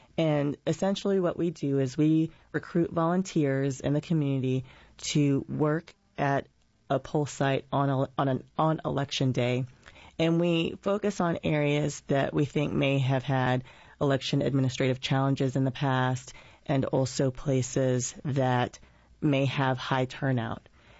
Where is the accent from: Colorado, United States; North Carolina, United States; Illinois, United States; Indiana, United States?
North Carolina, United States; Greensboro; also born or lived in Brooklyn, New York; So I was born in Brooklyn, New York. My parents were both raised in the city, and my dad moved to North Carolina to go to college. He went to Fayetteville State, and we ended up in Greensboro once he graduated.